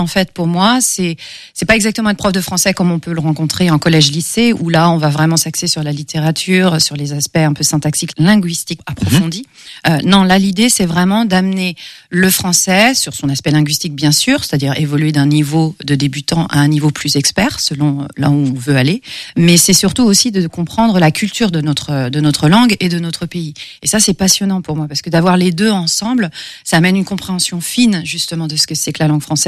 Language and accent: French; Pays de la Loire, France; j'ai 46 ans, tout fraîchement. Je viens de la campagne segréenne. J'ai grandi dans une ferme